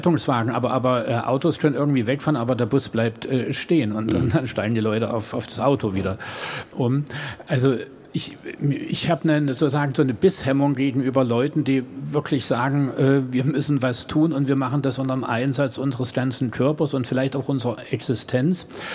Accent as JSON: {"language": "German", "town": "Dresden", "region": "Saxony", "country": "Germany", "said": "Ich komme ja aus Sachsen, aus Dresden"}